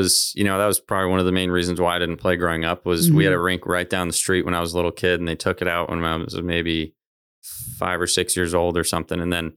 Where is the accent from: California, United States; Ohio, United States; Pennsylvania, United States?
California, United States; Costa Mesa; And, you know, for me growing up in Costa Mesa, he was so right in terms of there really not being, you know, a true downtown anywhere in Orange County